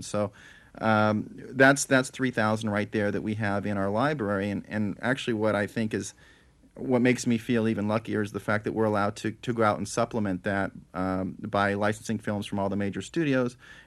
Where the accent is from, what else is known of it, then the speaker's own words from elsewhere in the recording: Los Angeles, California, United States; Well, for me, I grew up in Los Angeles, and I was an only child, so I think I had TV on constantly.